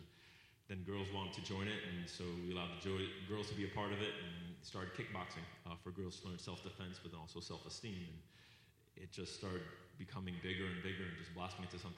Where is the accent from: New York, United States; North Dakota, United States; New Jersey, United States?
New Jersey, United States; Union City; also born or lived in Paterson; I'd say I was born and raised in Union City. Lived there up to the age of 16, and then things got kind of rough in the neighborhood. So my parents wanted us to move. We moved to Patterson.